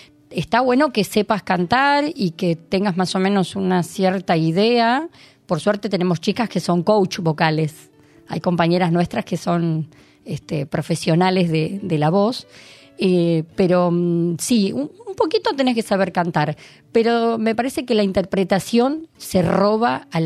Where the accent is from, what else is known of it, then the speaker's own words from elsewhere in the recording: Bahía Blanca, Buenos Aires Province, Argentina; now in Buenos Aires, Argentina; yo soy de Bahía Blanca, uh-huh, pero 5 años ya que vivo en Capital.